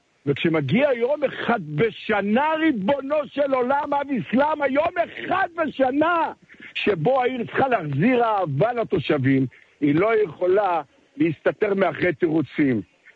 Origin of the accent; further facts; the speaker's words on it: Netanya, Central District, Israel; אבל זה לא אמור להיות האירוע המרכזי של יום עצמאות בעיר כמו נתניה. התושבים רוצים להרגיש חג. גדלתי בעיר הזו, נולדתי בעיר הזו, גדלתי בעיר הזו